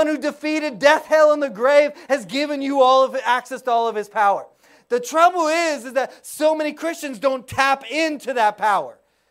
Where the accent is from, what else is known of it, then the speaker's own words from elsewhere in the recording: Oklahoma, United States; We don't need them here in Florida because it's always hot. But I grew up in Oklahoma, and we get winter there.